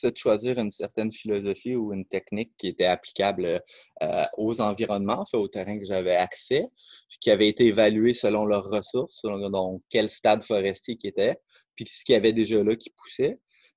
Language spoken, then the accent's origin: French; Sainte-Adèle, Quebec, Canada; Moi, je suis natif de Sainte-Adèle, 5 générations qui vit à Sainte-Adèle. On était dans les premières familles colons de Sainte-Adèle.